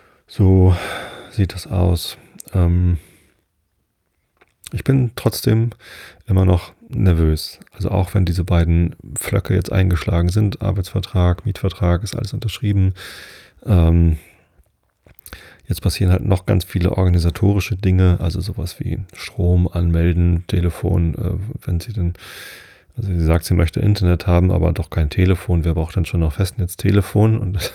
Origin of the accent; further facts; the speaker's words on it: Wistedt, Lower Saxony, Germany; Ich bin ja in Wisted aufgewachsen. Das ist ja nur 2 Dörfer weiter von hier, also südlich von Hamburg.